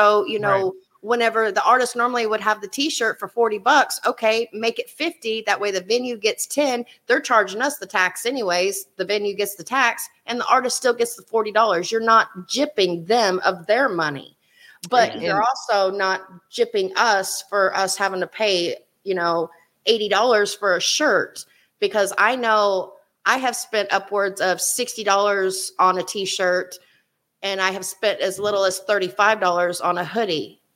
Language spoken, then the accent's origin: English; Oklahoma, United States; The violinist, huh? I'm from Oklahoma.